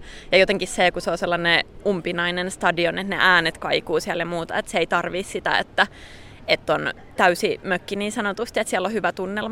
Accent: Salo, Southwest Finland, Finland; Mä oon Salosta kotoisin, niin siellä Salon nurmikentillä.

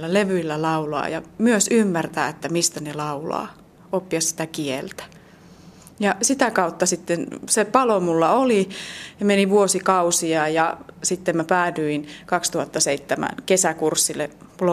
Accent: Kiuruvesi, North Savo, Finland; mä asuin lapsena Kiuruvedellä, jossa alkoi vahva kanteleen opetus

